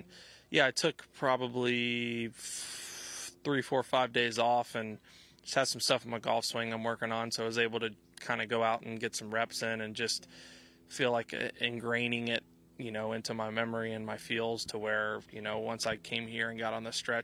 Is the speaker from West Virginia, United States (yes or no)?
no; Louisville, Kentucky, United States; growing up in Louisville, it kind of, and then her in Chicago brought back some fall vibes for both of us.